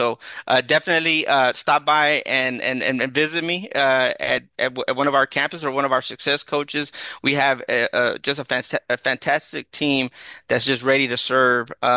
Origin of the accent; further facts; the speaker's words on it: Dallas, Texas, United States; I'm from West Dallas.